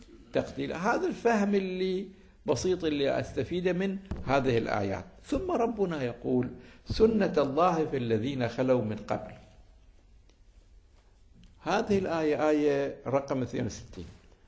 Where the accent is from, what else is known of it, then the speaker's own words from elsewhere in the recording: Iraq; كانت مستعمرات عندنا في العراق أيضا